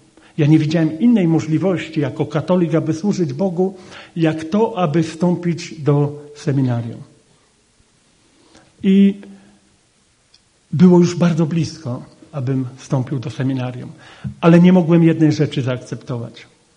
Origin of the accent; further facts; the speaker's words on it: Włocławek, Kuyavian-Pomeranian Voivodeship, Poland; moved away as an adult; now in Silesia, Poland; 21 lat temu, że przyjechałem tutaj na Śląsk. Ja pochodzę z Polski Centralnej, z Włocławka i przyjechałem tutaj do pracy na kopalni pod Cieszynem.